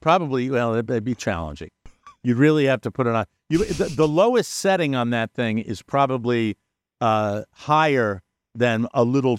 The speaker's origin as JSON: {"language": "English", "country": "United States", "said": "It is opened, and I am an American"}